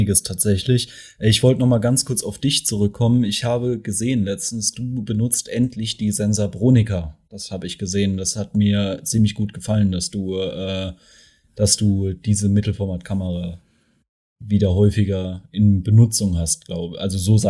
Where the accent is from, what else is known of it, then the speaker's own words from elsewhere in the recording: Mannheim, Baden-Württemberg, Germany; Also, ich komme ja aus Mannheim.